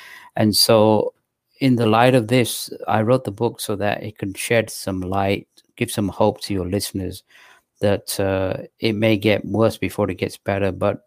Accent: England, United Kingdom; also born or lived in South Asia; coming from South Asia, even though I was raised in England

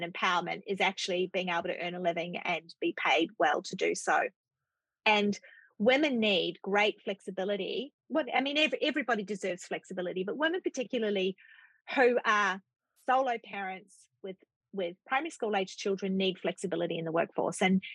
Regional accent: New Zealand; And I'm a New Zealander

